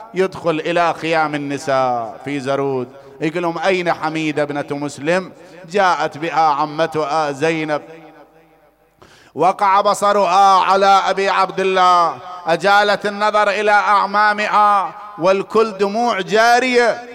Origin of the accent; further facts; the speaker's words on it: Iraq; بلادنا العراق وجميع بلاد المسلمين